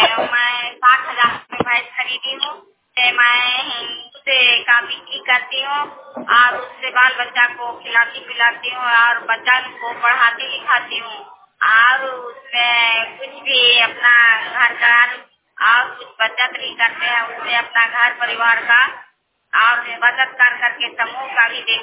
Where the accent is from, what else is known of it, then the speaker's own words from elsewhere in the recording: Jagdishpur, India; चितवा पंचायत से मैं जगदीशपुर की रहने वाली हूँ।